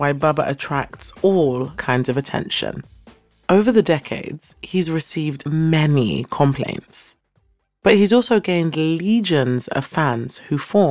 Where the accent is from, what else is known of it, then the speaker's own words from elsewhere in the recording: London, United Kingdom; Yes, born and raised in East London.